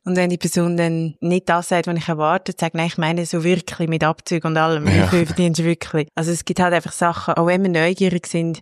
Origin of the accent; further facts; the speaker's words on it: Willisau, Lucerne, Switzerland; ich komme aus Willisau